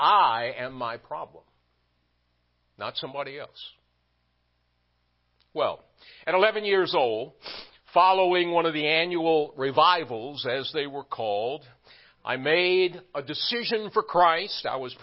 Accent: the South, United States; but more than anything, growing up in the South, what would a young man be enamored with? Football.

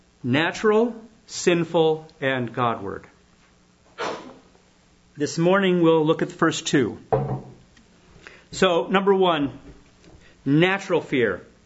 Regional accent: California, United States; now in Michigan, United States; Growing up in Southern California, earthquake country, there were certain things you did knowing an earthquake might occur.

